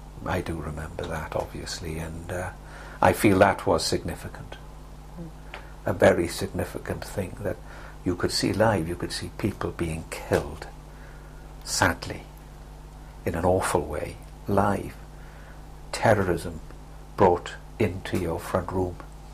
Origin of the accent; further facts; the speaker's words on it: Wales, United Kingdom; Being a Welshman